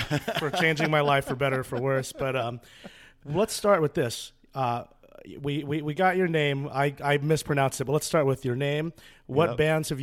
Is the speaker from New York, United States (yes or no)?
yes; Long Island, New York, United States; because I'm from Long Island.